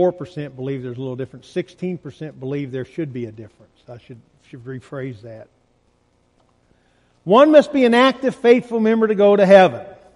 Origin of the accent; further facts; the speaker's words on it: Indiana, United States; now in Alabama, United States; You can tell I'm from Indiana, right? You might need to have a football field here in Alabama.